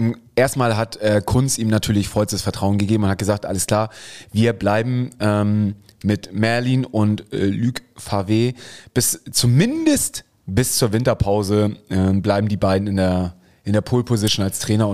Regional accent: Friedrichstadt, Schleswig-Holstein, Germany; ich bin ja da oben im Norden aufgewachsen.

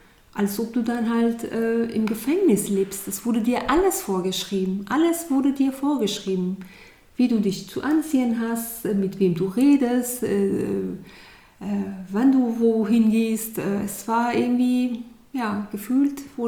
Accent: Iran; born or raised there; now in Germany

